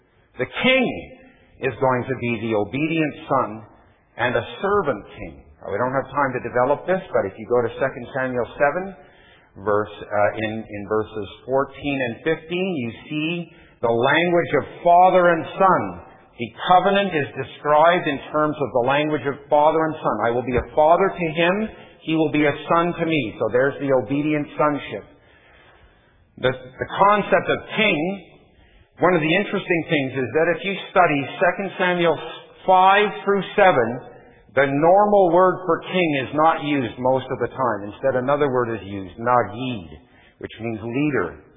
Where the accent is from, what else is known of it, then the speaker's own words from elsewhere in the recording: Canada; I grew up in Canada between the two superpowers of the world, the USSR, some of us are old enough to remember that, and the United States